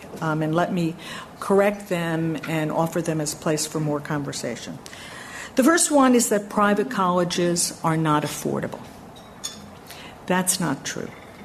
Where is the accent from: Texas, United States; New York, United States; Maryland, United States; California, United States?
New York, United States; born there; also born or lived in Massachusetts / Ohio / New Jersey / Washington, D.C.; now in Illinois, United States; I'm a New Yorker by birth. I've moved from Massachusetts to Ohio to New Jersey to Washington, D.C. to New York, and now to Illinois, which I consider my West Coast experience.